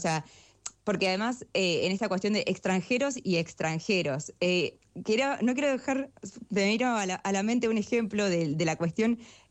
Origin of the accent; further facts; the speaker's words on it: La Plata, Buenos Aires Province, Argentina; Yo soy nacida y criada en La Plata